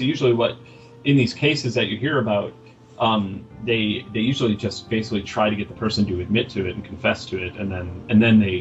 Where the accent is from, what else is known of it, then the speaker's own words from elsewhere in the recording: Chicago, Illinois, United States; Simply growing up in South Chicago, that's where the whole scene kind of started.